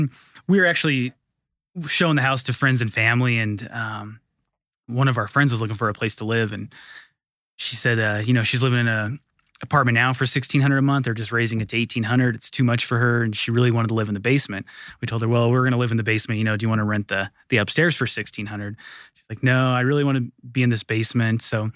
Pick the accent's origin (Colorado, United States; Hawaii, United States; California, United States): Colorado, United States; Denver; So I grew up in North Denver, which near Tennyson Street, which is the Highlands now, you know, as you know, one of the hottest areas in town.